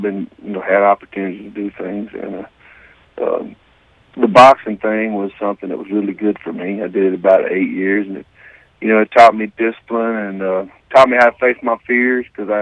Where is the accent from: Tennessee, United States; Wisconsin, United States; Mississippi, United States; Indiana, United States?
Mississippi, United States; Tupelo; was from, and I was, so that's a big deal in Tupelo